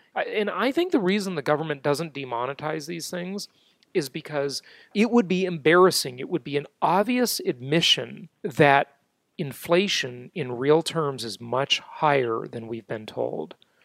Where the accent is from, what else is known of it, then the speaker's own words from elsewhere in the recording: Los Angeles, California, United States; I grew up in West